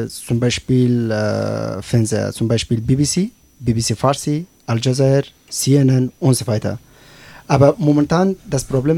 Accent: Afghanistan; German is a second language; now in Germany; ich komme aus Afghanistan und ich bin ganz neu in Deutschland.

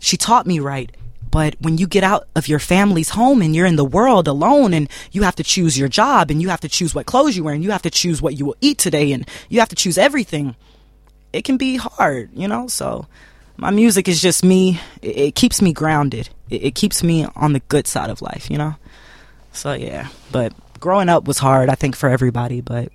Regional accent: United States; But what I know is, growing up in America, it's just like growing up in Germany.

